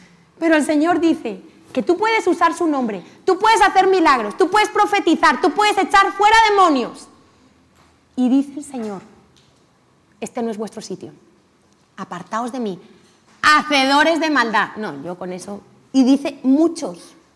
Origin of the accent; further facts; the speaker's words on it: Spain; yo soy española 100%, ¿vale? O sea, que el evangelio funciona. De padres españoles, abuelos españoles, que yo sepa, española de hace muchas generaciones.